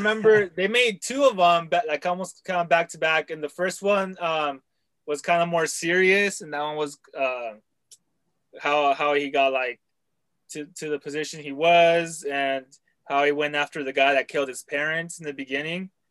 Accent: Los Angeles, California, United States; I'm originally from Los Angeles, so we had different TV stations.

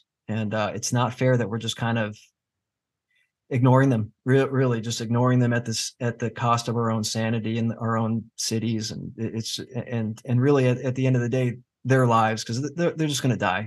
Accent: California, United States; I was raised in California.

